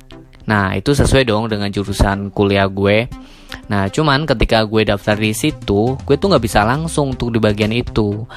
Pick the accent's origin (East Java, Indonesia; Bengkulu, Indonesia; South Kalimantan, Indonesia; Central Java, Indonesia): Central Java, Indonesia; Kroya; accent: Ngapak; Asal gue dari Cilacap, tepatnya di Kroya. Yes, bener banget, ngapakers.